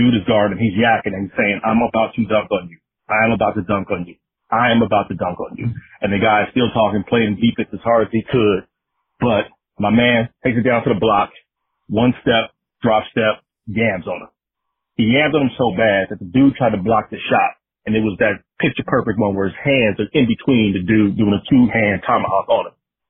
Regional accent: Pomona, California, United States; But I grew up in Pomona, California, and this is back in the mid-90s

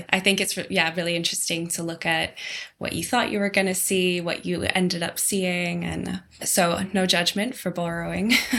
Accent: Canada; now in London, United Kingdom; I'm from Canada, a small town in Canada.

